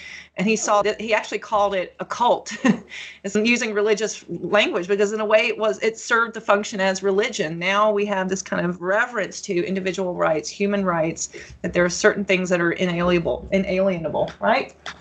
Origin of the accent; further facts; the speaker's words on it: Appalachia, United States; I grew up in Appalachia. And in the South